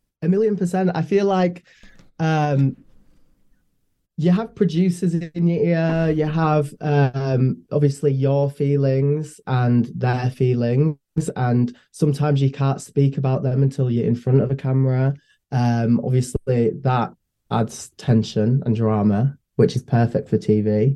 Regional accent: Yorkshire and the Humber, United Kingdom; I'm from Yorkshire.

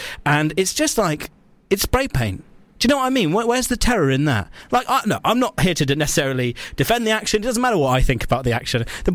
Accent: Salisbury, South West England, United Kingdom; I'm from Salisbury, which is like very quiet. It is a city technically, but like it's really like a quiet town.

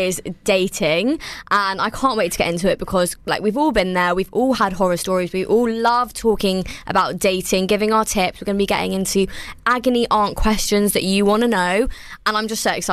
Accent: United Kingdom; am Gujarati, which is another state in India, and there's so many. So there's so many different varieties of Indians. I was also born and raised in the UK

